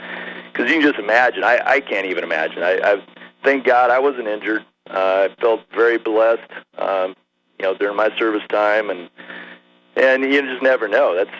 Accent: Washington, United States; moved away; Originally from Eastern Washington, and then my father and I, we got some land up here in Montana about 17 years ago

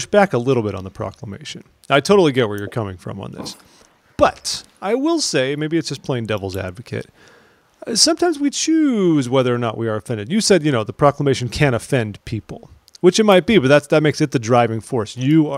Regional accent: California, United States; We're both from Southern California. This is who we are.

